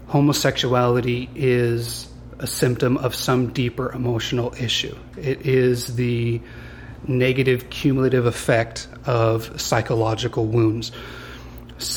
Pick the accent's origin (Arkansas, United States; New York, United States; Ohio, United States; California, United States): California, United States; Sacramento; I'm a writer from Sacramento.